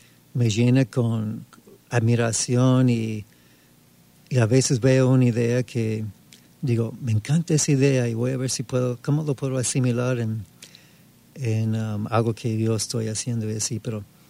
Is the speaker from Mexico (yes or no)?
no; Montana, United States; Spanish is a second language; Crecí en Montana, en el estado de Montana, en los Estados Unidos.